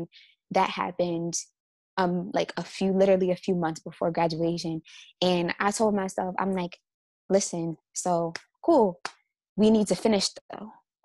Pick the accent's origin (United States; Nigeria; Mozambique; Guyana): Nigeria